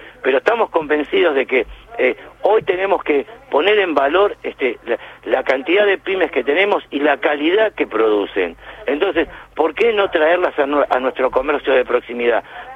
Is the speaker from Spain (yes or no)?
no; Argentina; lo digo con mucho orgullo como argentino